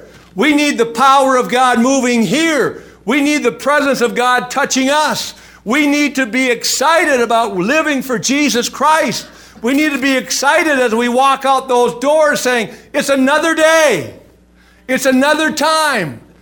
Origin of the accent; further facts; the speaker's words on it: Virginia, Minnesota, United States; And some people from International Falls were driving by my hometown.